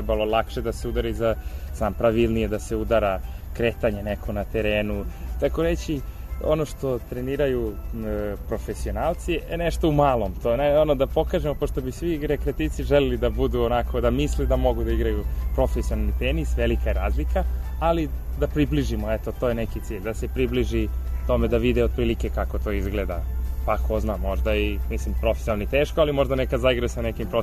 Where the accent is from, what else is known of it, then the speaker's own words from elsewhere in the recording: Serbia; što je nažalost kod nas u Srbiji ima puno njih